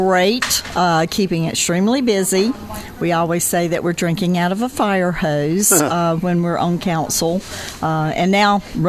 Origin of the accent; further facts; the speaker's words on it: Lexington, North Carolina, United States; But we still love the area. I'm originally from North Carolina, Lexington, barbecue capital of the world.